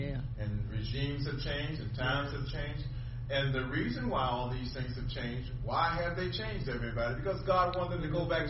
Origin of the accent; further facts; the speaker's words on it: Philadelphia, Pennsylvania, United States; because I grew up in West Philly, and that sure isn't bird the suburbs.